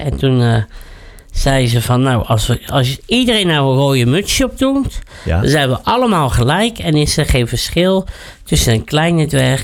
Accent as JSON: {"language": "Dutch", "town": "Rotterdam", "region": "South Holland", "country": "Netherlands", "lives_now": "Achtmaal, Netherlands", "said": "En ik kom uit Rotterdam."}